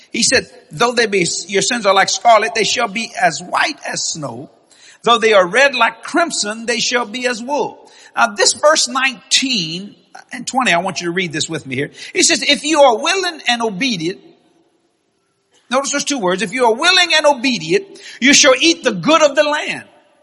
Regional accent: Algiers, Louisiana, United States; born there; I'm a Cajun. Actually, I was born in Algiers, Louisiana. I'm a West Bank boy.

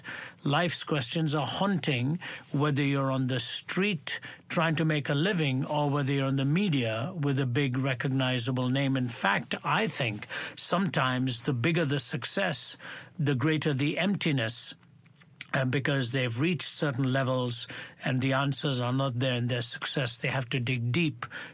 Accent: India; And, of course, growing up in India, the film industry is big

